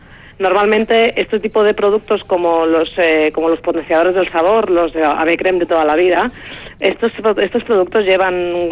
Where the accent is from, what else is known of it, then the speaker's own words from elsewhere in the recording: Madrid, Community of Madrid, Spain; now in Barcelona, Spain; Sí, pero lo digo, soy madrileña. Madrileña. Y de madre vasca.